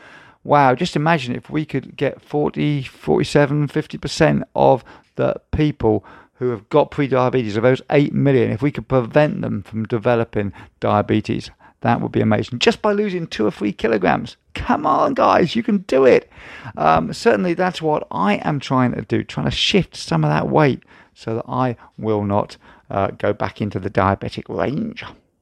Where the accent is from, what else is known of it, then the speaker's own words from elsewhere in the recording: East of England, United Kingdom; I'm from Norfolk, by the way. I was brought up in Norfolk for most of my childhood.